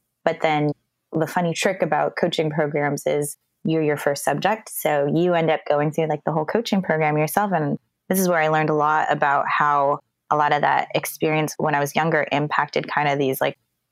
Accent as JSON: {"language": "English", "country": "United States", "said": "but I kind of grew up in two cultures. So I'm Filipino American"}